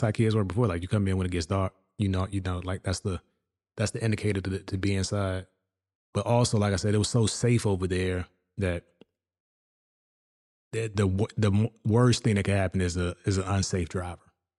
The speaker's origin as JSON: {"language": "English", "region": "Virginia", "country": "United States", "tie": "born or raised there", "said": "Schools here are huge, bigger than anything I experienced when I grew up in Virginia."}